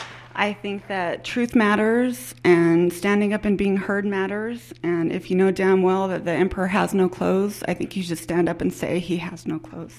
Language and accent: English; Pleasant Grove, Utah, United States; from Pleasant Grove. I'm going to try to make this short and sweet. I grew up Mormon, very Mormon.